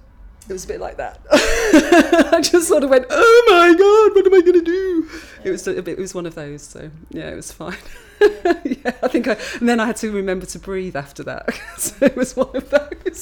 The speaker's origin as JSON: {"language": "English", "town": "Glastonbury", "region": "South West England", "country": "United Kingdom", "said": "I'm 49 years old, and I'm from Glastonbury in Somerset."}